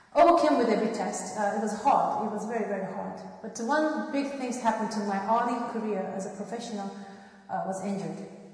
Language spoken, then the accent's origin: English; Japan; English is a second language; now in New York City, United States; Why I'm here? Why I came from Japan? Why I'm boxing?